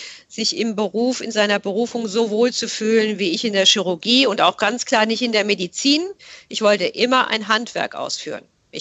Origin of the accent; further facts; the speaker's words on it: Offenbach, Hesse, Germany; Das ist ja meine Heimat. Dort bin ich ausgebildet worden, hatte einen wunderbaren Chef, eine wunderbare Abteilung, 16 Jahre Klinikum Offenbach.